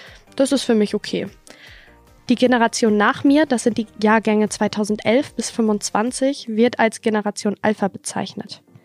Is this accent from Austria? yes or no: no; Haselünne, Lower Saxony, Germany; born there; Ich bin 26 Jahre alt und Regionalmanagerin beim Zweckverband Erholungsgebiet Hasetal. Ich bin hier in Haselünne geboren und war für meine Ausbildung in Dortmund und jetzt bin ich wieder zurückgekommen. Und hier will ich auch bleiben.